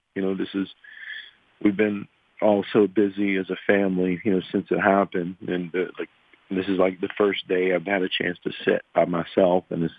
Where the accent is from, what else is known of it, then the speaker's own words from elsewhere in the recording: McKeesport, Pennsylvania, United States; I'm from McKeesport, you know, and I see, you know, that what's, you know, happened in the town.